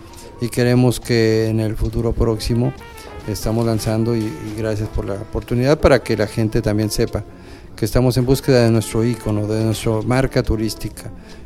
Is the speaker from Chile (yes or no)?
no; Mexico; como los que habitamos, residimos como mexicanos